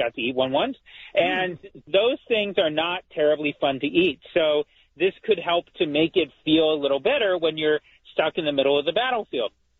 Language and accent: English; California, United States; I'm from California, so we say soda.